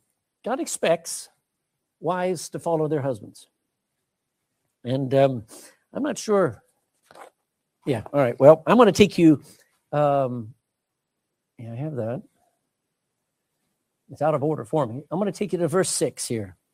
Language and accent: English; Texas, United States; I'm a Texan. Do you know what Texans think about the rest of the world? We don't care.